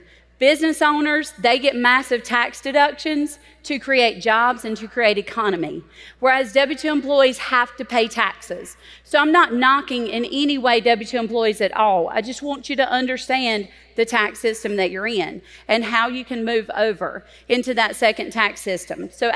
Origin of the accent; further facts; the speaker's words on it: South Carolina, United States; So I'm from South Carolina. I'm not from Texas. Everybody thinks I am.